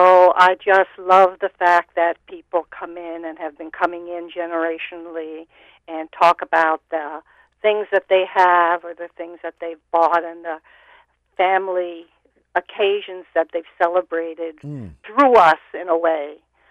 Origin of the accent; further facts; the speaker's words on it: United States; You know, I'm an American craftsman